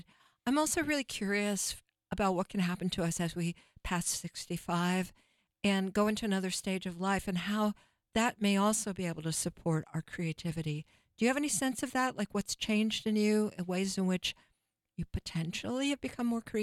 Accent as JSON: {"language": "English", "region": "Texas", "country": "United States", "tie": "born or raised there", "said": "our reflections on growing up in Texas."}